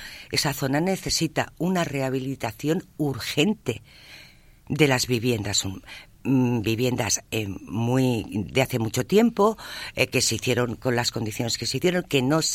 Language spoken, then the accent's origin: Spanish; Catalonia, Spain; Los catalanes no tenemos por qué esconder esto, ni mucho menos, no sé cómo decir, es que somos catalanes con una cultura y con una historia y con una manera de hacer.